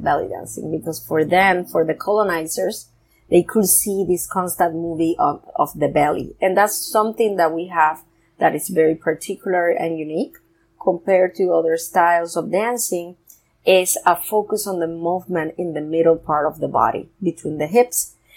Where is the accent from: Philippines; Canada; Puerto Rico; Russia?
Puerto Rico; I come from Puerto Rico